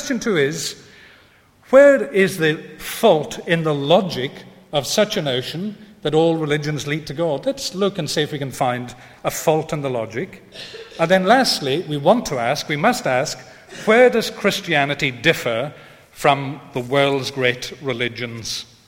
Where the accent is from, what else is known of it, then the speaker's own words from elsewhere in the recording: United Kingdom; we mustn't think we're unique in this way as British people.